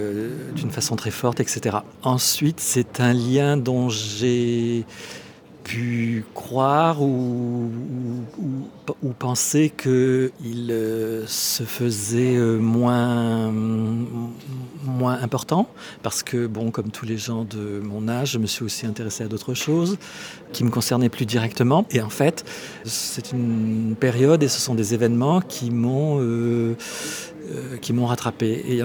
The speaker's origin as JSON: {"language": "French", "town": "Oujda", "region": "Oriental", "country": "Morocco", "tie": "born there", "said": "je suis né en 1958 à Oujda, au Maroc."}